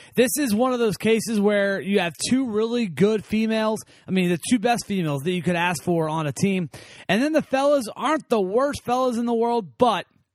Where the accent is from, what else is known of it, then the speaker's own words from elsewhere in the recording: United States; I'm from the United States, so I would love to see Team USA win.